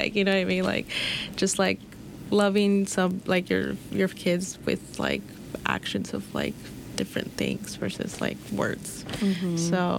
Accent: Iowa, United States; now in Minnesota, United States; I moved out from Iowa to Minnesota. I didn't make too big of a jump, clearly, because I'm only like 3 hours away

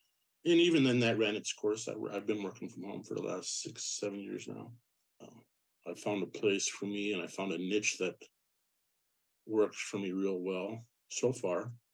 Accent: Lac du Flambeau, Wisconsin, United States; Oh, okay, I grew up on the Resin Lac du Flambeau. When my mom sent me there, it was the time in my life when I'm a young man.

